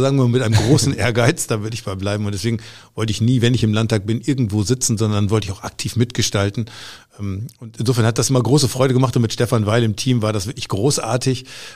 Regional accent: Sande, Lower Saxony, Germany; wohne in meiner Heimatgemeinde Sande und dort eben auch kommunalpolitisch aktiv

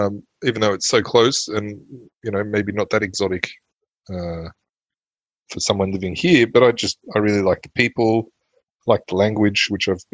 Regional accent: Cronulla, New South Wales, Australia; Growing up in Cronulla in Sydney, south of Sydney in the early...

